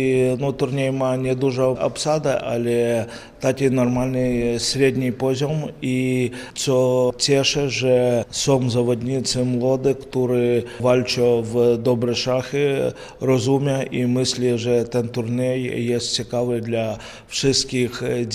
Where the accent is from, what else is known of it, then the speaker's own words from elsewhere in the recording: Ukraine; Polish is a second language; Ja jestem alchemistem z Ukrainy